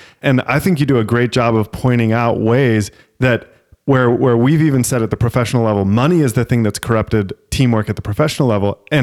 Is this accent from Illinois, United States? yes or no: no; Utah, United States; basketball happened in the winter and I grew up in Utah.